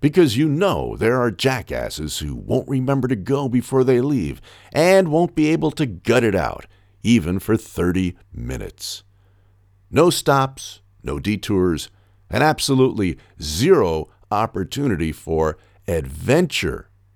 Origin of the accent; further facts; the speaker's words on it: New York, United States; I grew up in New York and was crazy curious about the West.